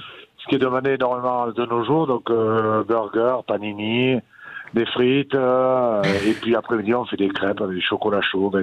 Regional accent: Occitanie, France; accent: Aveyron; now in Valmeinier, France; j'ai pas trop l'accent savoyard, hein, malgré que ça fait 25 ans que j'habite à Valmenier, mais j'ai conservé mon accent aveyronnais.

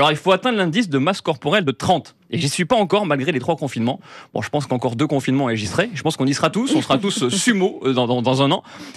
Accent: Avignon, Provence-Alpes-Côte d'Azur, France; Nord-africaine, puisque je viens d'Avignon.

